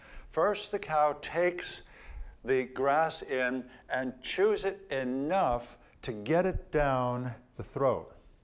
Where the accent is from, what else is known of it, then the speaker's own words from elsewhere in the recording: New Jersey, United States; As you know, I grew up in New Jersey, and this is a picture of a Jersey cow.